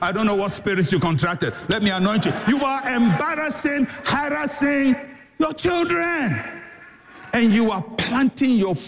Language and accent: English; Ghana; I am a Ghanaian. I was born here. I'm born into the same culture.